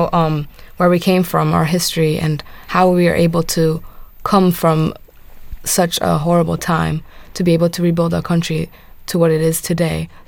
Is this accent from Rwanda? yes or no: yes; Rwanda; English is a second language; Yes, they're very correct. I'm very proud of my country.